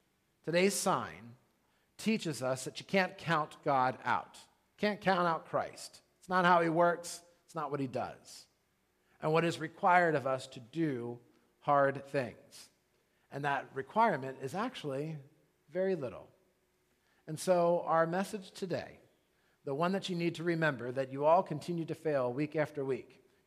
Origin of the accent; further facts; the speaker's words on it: Ireland; And I use that word wee because I'm Irish and it's St. Patrick's Day and I thought it would be fun.